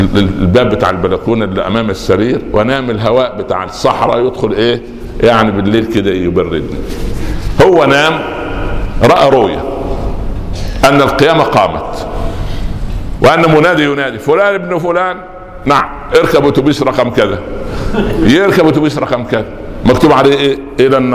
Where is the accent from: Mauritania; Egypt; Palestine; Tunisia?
Egypt; Upper Egypt; عندنا في الصعيد يقولوا ايه يضحك بالضحك رخيص